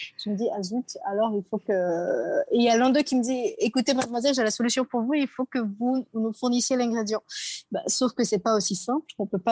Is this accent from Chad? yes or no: yes; Chad; Le chébé est une crème que nous utilisons au Tchad, mon pays d'origine, depuis des millénaires pour avoir des cheveux qui sont longs, forts et beaux.